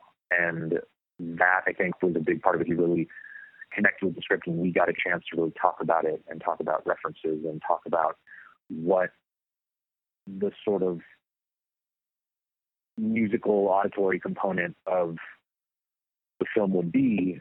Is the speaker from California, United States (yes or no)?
yes; Los Angeles, California, United States; I grew up here in Los Angeles